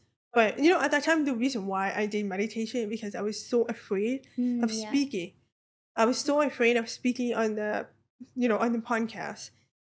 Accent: Toronto, Ontario, Canada; In Toronto, I would sleep on the street. I was living with my parents.

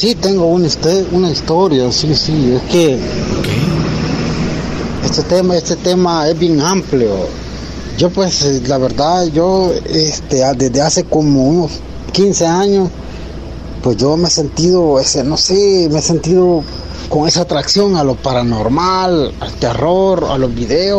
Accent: San Isidro Lempa, El Salvador; Pues aquí en El Salvador, pues en mi pueblo, San Isidro Lempa

